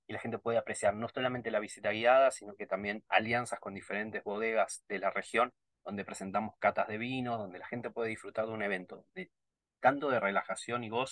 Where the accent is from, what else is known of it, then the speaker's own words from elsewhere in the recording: Tierra del Fuego, Argentina; now in Córdoba, Argentina; En realidad, originalmente yo soy de Tierra del Fuego.